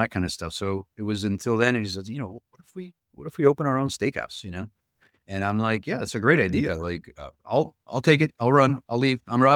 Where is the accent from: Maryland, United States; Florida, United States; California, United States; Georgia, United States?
Florida, United States; Miami; again, we come from the same place. We come from Miami. We knew his family. He knew our family.